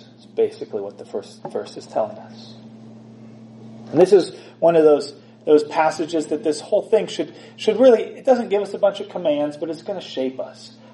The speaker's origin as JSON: {"language": "English", "town": "Los Angeles", "region": "California", "country": "United States", "said": "one of the questions I often get asked when people find out I'm from Los Angeles, there's various kind of lists of questions that have to be asked."}